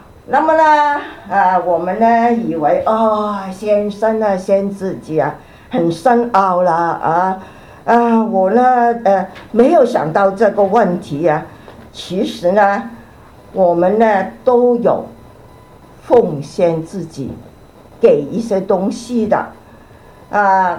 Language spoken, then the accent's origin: Chinese; Guangdong, China; 就好像啊我们广东人说哈